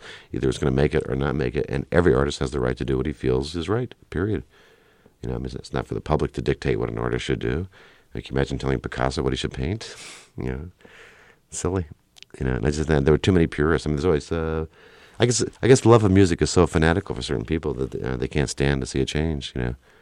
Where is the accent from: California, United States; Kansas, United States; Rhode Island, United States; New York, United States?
New York, United States; also born or lived in Texas / Ohio; Grew up all over the country. Born in Texas, raised about half and half between New York and Ohio. Yeah, I grew up in New York three times, yes.